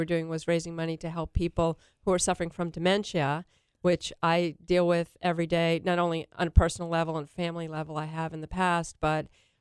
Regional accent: New York, United States; growing up in New York, I returned back there to be with my family and went to the St. John's University School of Law.

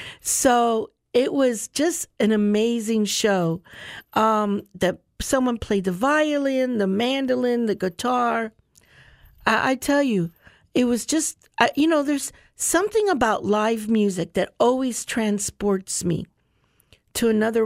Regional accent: New York, United States; born there; and I was born in New York, and at that time, she had to stay 7 days in the hospital

